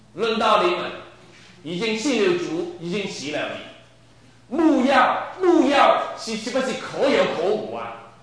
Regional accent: Guangdong, China; 我是广东人嚟

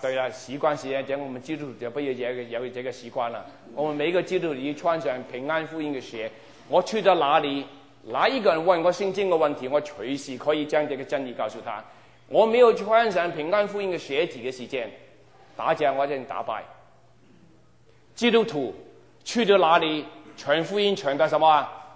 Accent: Hong Kong; born there; 我没有去过大陆。我虽然出生在香港，很可惜，我希望有机会去了大陆

